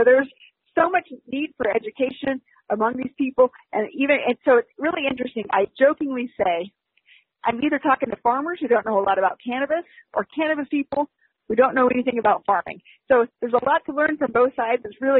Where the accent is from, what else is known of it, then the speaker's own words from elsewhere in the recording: the South, United States; Texas is fascinating. I'm a Southerner.